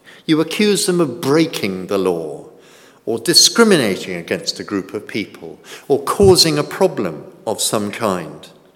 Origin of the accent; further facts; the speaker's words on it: United Kingdom; But often, being British, we just sort of keep quiet, don't we?